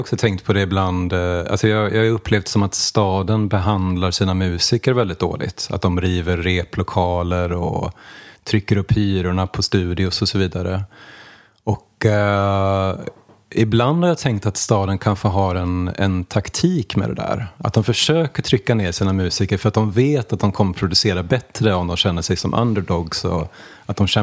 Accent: Gothenburg, Västra Götaland County, Sweden; när jag tänker på när jag växte upp i Göteborg, så tänker jag att det kändes som att man kunde göra lite vad som helst.

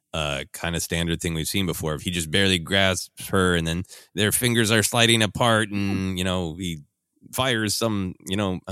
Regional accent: Minnesota, United States; growing up in Minnesota where there are a lot of elements where the wind will suddenly just rise up and hit you in the face

